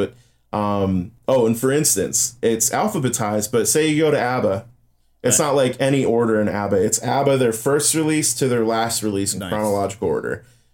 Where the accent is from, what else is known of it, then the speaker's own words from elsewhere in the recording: Flint, Michigan, United States; The guys, this is, look, I'm from Flint, Michigan.